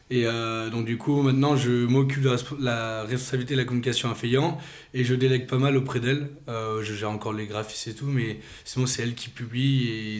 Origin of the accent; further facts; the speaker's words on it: Feillens, Auvergne-Rhône-Alpes, France; j'ai 25 ans, je viens de Feillan dans l'Ain à côté de Mâcon